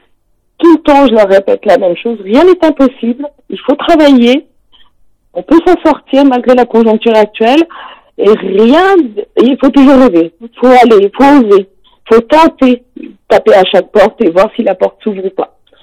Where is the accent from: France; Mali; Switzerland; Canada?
France; Barreau, Auvergne-Rhône-Alpes; now in Voiron, France; Et sinon, moi, je viens de l'autre côté de la vallée du Brézégodon, du côté de Pontcharra-sur-Bréda, une petite commune qui s'appelle Barreau, notamment qui est connue pour son fort, pas loin de Chambéry. Et du coup, je viens de là-bas.